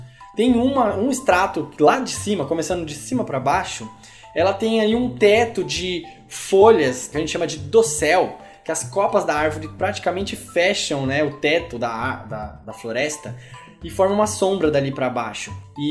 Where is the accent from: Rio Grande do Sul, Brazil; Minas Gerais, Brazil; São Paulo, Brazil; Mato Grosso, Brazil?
São Paulo, Brazil; Eu sou daqui de São Paulo, então eu viajei bastante por Mata Atlântica.